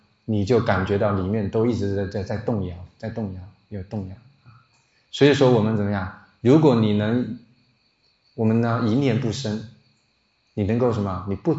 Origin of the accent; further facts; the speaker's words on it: Guangdong, China; 因为我是潮汕人嘛